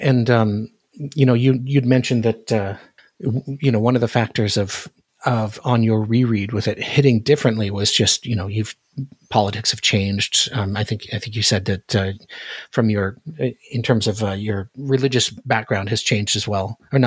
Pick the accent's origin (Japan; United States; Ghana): United States; Alaska; But yeah, I'm from Alaska originally